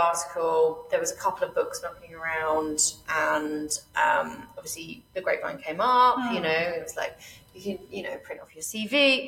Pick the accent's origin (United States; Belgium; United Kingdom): United Kingdom; Yeah, from the UK.